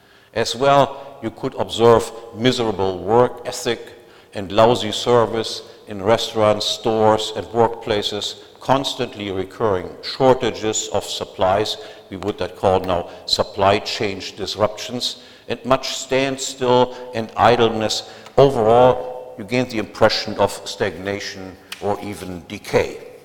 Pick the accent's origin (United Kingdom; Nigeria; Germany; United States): Germany; West Germany; I grew up in the West, but my parents were refugees from the East, both of them.